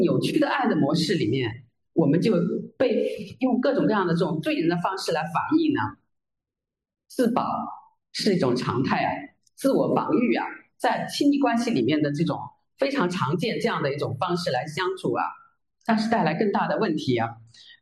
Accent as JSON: {"language": "Chinese", "country": "China", "tie": "born or raised there", "said": "特别是像我们在中国大陆成长的背景里面"}